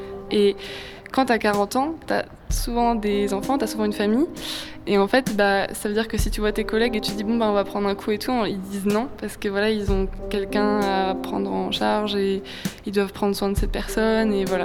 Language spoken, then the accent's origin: French; Normandy, France; j'ai 20 ans. À la base, je viens de Normandie. J'ai étudié 2 ans à Caen